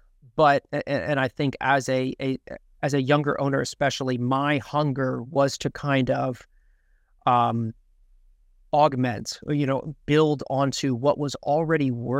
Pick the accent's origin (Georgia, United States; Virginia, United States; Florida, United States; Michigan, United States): Florida, United States; Jacksonville; I was born and raised in Jacksonville as well, and my parents have been living here most their entire lives, and even their parents for a great part of their lives.